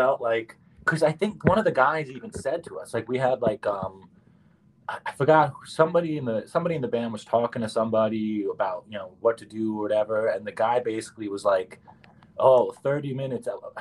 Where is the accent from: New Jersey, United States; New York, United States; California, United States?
New York, United States; Yonkers; And like, I've grown up here my whole life. I grew up in Yonkers. It's like by car, you're like 20 minutes